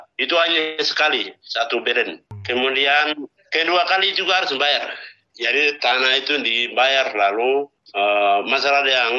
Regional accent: Nduga, Highland Papua, Indonesia; Saya dari Duga.

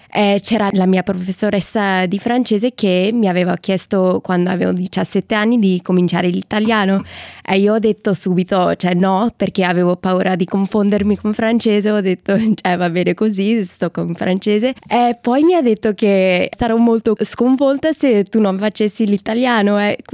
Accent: Australia; also born or lived in Malaysia / Singapore; Sì, che io adesso ho 23 anni, sì. Sono nata in Malesia solo perché il mio padre lavorava lì in quel momento. Dopo ci siamo trasferiti a Singapore, che c'era la mia sorella che è nata lì. Dopo siamo venuti in Australia

